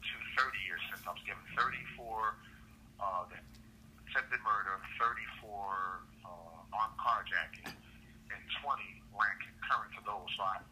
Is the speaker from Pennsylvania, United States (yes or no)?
yes; Philadelphia, Pennsylvania, United States; Like I said, I'm from Philadelphia.